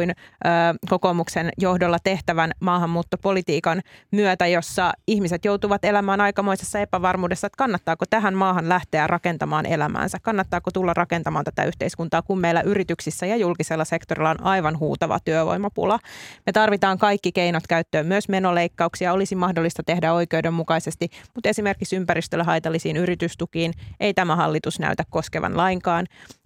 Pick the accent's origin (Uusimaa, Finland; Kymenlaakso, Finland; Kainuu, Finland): Uusimaa, Finland; Espoo; Espoota, josta itse olen kotoisin.